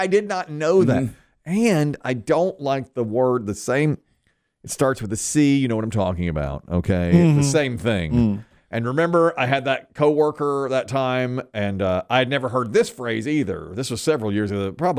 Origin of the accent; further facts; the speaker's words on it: Ashburn, United States; I'm from Ashburn.